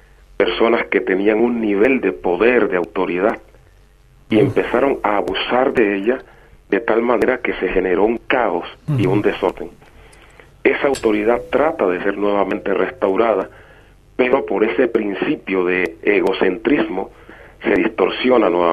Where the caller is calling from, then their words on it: Santa Cruz de Tenerife, Canary Islands, Spain; Estoy llamando de Santa Cruz de Tenerife.